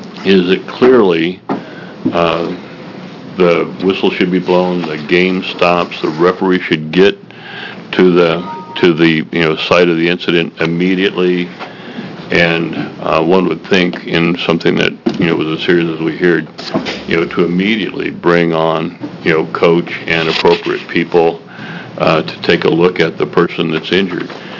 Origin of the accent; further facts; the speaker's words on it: Springfield, Oregon, United States; I'm from Springfield.